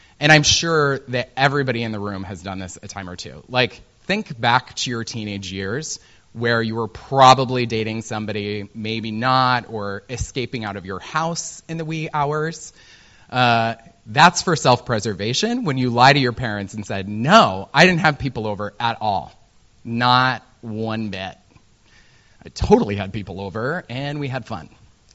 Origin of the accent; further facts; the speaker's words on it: Midwest, United States; that's kind of what I grew up on in the Midwest